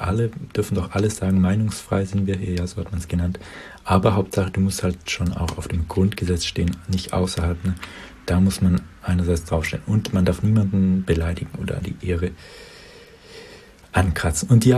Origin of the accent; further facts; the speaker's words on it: Germany; ich bin es eben doch qua meiner Geburt als Deutscher